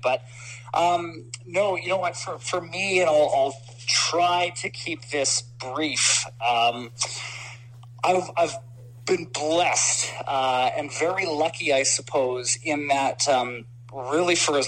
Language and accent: English; Tsawwassen, British Columbia, Canada; living in Tawasin and growing up in Tawasin, the Giants went to the same high school as I did.